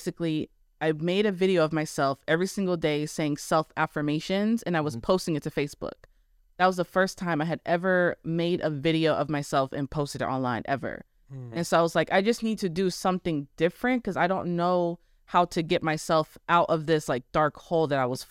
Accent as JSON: {"language": "English", "region": "Arizona", "country": "United States", "tie": "born or raised there", "moved": "as an adult", "said": "I got pregnant, dropped out of college, moved 1,000 miles from my hometown."}